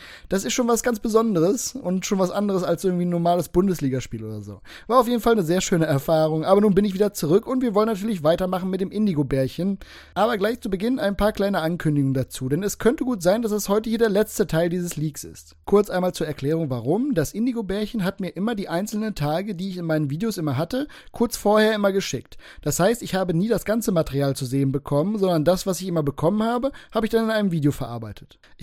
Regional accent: Northern Germany, Germany; Ich war nämlich kurzfristig in München, was für mich als Norddeutscher schon außerhalb des Landes ist

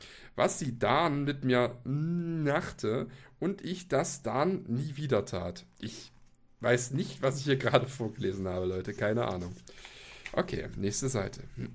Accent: Neustadt an der Aisch, Bavaria, Germany; born there; wurde ich am 2.8.1998 geboren in Deutschland, Bayern, Landkreis Neustadt an der Aisch, in dem ich noch heute lebe.

